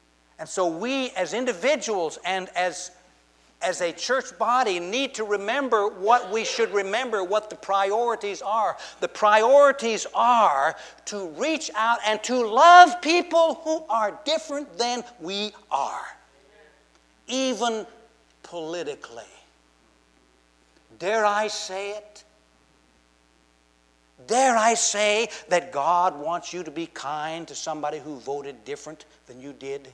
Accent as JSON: {"language": "English", "country": "United States", "said": "Now, I'm an American. I love America. I'm a flag-waving American."}